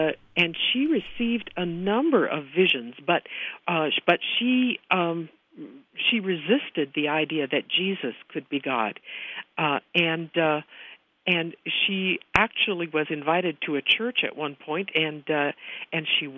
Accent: Iran; I'm from Iran. I'm a Muslim.

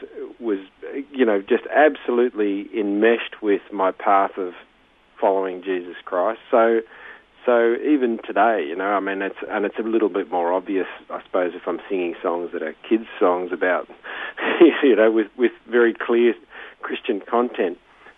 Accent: Sydney, New South Wales, Australia; also born or lived in Ireland; as a fellow growing up in Sydney, I just loved, I think it might have been, you know, I was born in Ireland

